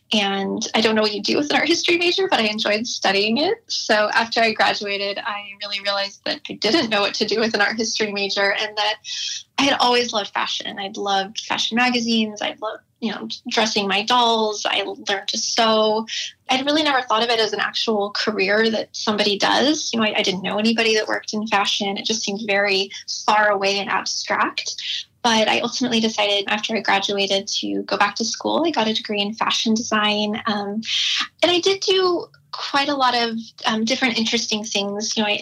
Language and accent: English; Washington, United States; So I am in Washington now, and I am actually originally from Washington, although I had quite a lot happen in between. So I'm from a very, very small, quiet, beautiful town in the Olympic National Park.